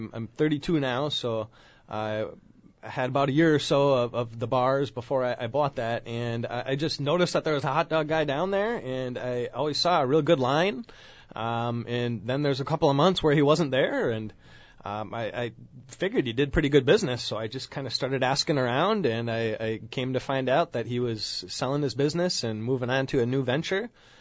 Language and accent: English; Hortonville, Wisconsin, United States; So I'm originally from the Appleton area. I grew up in Hortonville here